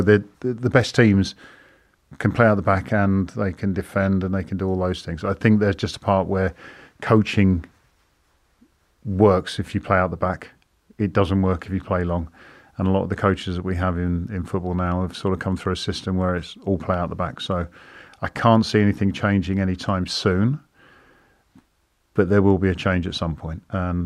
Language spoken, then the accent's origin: English; England, United Kingdom; And as an Englishman or an English kid at the time, being sort of taught by English goalkeeping coaches